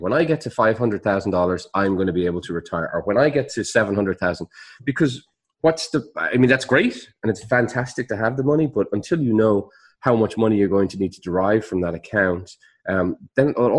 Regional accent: Ireland; I know you're going to make fun of me when I say this because I'm Irish and I shouldn't really be making baseball analogies.

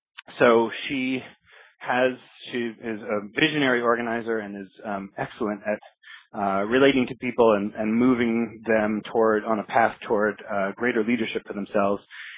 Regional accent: New York City, New York, United States; as there is in my hometown of New York City.

